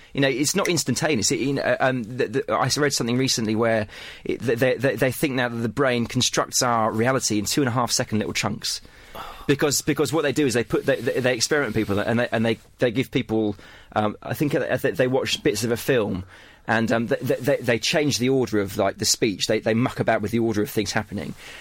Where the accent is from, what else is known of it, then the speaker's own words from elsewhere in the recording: Tunbridge Wells, South East England, United Kingdom; I was brought up in Tunbridge Wells. I went to a comprehensive school. I've been shielded. I'm a white guy.